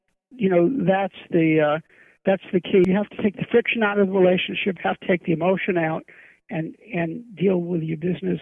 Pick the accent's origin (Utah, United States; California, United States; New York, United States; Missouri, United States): New York, United States; Brooklyn; I didn't have any pets growing up in Brooklyn, although my mother once put my parakeet out on the fire escape in the winter